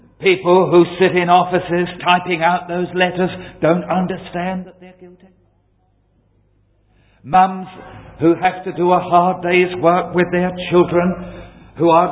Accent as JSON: {"language": "English", "town": "Bow", "region": "London", "country": "United Kingdom", "said": "Now, I'm a Cockney. I was born in Bow."}